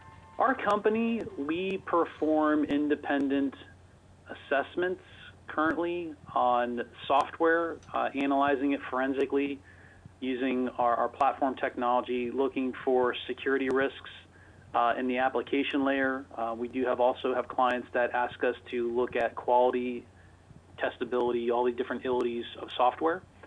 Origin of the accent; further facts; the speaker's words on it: Ohio, United States; I'm a Midwestern kid. I grew up in Ohio, and I met my current business partners working for a startup in Boston.